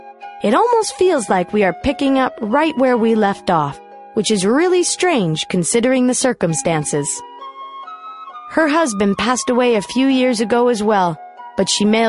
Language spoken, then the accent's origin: English; Boston, Massachusetts, United States; I grew up in Jamaica Plain, an urban community located on the outskirts of Boston, Massachusetts. In the 1940s, it was a wholesome, quaint little community. It was my home, and I loved it there.